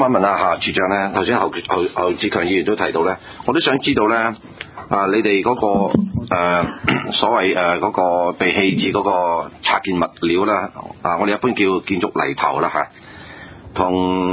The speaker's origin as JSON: {"language": "Cantonese", "region": "New Territories", "country": "Hong Kong", "said": "我哋新界人咧喺乡村咧。"}